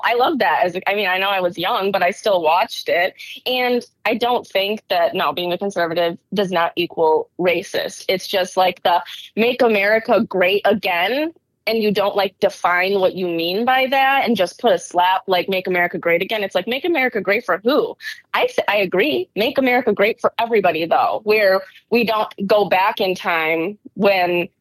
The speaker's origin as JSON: {"language": "English", "town": "Rockton", "region": "Illinois", "country": "United States", "tie": "born or raised there", "lives_now": "Detroit, United States", "said": "I grew up in Rockton, Illinois. It is like primarily white. Like when you look at the demographics, it doesn't even have like black on there. And now I live in Detroit."}